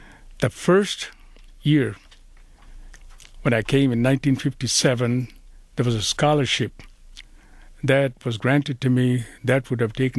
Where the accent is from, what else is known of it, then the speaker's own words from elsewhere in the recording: India; moved away as an adult; now in United States; as I was growing up in India, and I did go through college education, and I did have a master's degree